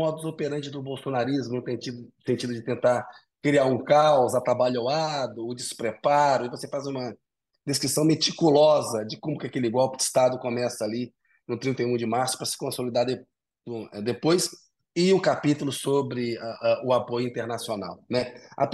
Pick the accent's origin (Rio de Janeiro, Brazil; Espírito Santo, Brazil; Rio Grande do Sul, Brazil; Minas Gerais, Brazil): Minas Gerais, Brazil; Belo Horizonte; Sou de BH.